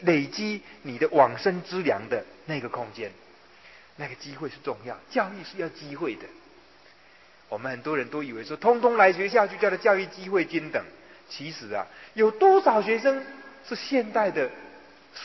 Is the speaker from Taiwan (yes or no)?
yes; Taiwan; first language Taiwanese Hokkien; Chinese is a second language; 我到了念大学，我的国语还讲不好，我写作文还是用台语的样子写的。